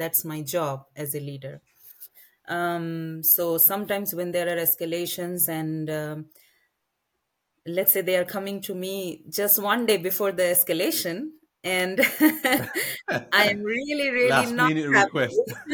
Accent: India; And sometimes it's difficult because I think, and especially as an Indian, I have to say that we Indians cannot take emotions out of the equation.

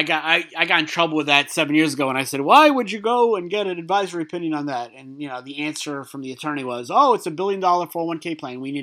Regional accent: Brooklyn, New York, United States; Back as a kid growing up in Brooklyn, there's certain places you wouldn't want to go out at night.

